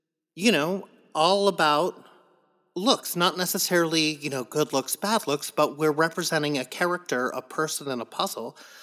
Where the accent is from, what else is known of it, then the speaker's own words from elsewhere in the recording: San Diego, California, United States; I grew up in San Diego many times.